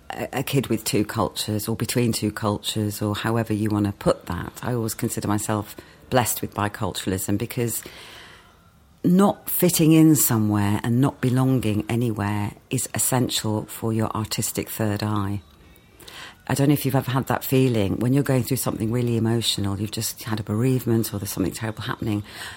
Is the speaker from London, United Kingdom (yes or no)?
no; Wolverhampton, West Midlands, United Kingdom; born there; I was born in New Cross Hospital, Wolverhampton. Very famous. Enoch Powell's constituency. Very ironic. Then my mum and dad lived in a boarding house for my first year